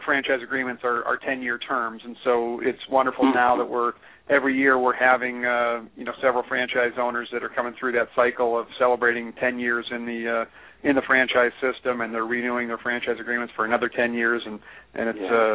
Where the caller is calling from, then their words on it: Ann Arbor, Michigan, United States; I'm in Ann Arbor, Michigan